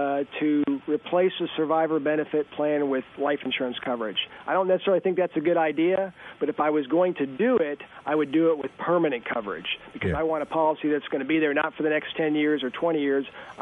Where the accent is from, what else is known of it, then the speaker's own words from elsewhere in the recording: Missouri, United States; The example I always use is I came to USA from Northwest Missouri, but I worked with a lot of families that had farms.